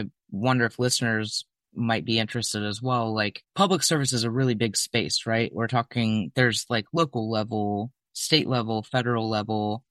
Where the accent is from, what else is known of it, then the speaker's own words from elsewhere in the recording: Kentucky, United States; So it's music to my ears as a fellow Appalachian. I think everyone knows by at this point I'm from Kentucky.